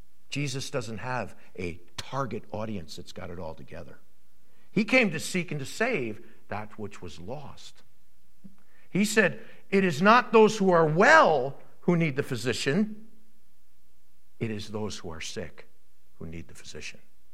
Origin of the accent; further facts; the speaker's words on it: New York, United States; I grew up near New York City, you know. I still love this stuff.